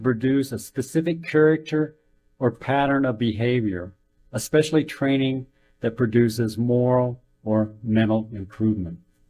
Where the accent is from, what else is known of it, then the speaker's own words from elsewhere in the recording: Kansas, United States; I tell people sometimes, I'm from Kansas, I just put things in simple terms.